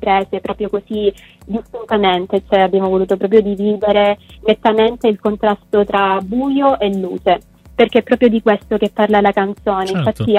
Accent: Calabria, Italy; il regista, che è un ragazzo del mio paese, della Calabria

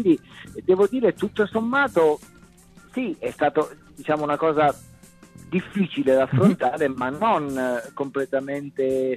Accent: Agropoli, Campania, Italy; accent: Cilentan dialect; Io sono di Agropoli, in provincia di Salerno, quindi dialetto campano, dialetto cilentano in questo caso

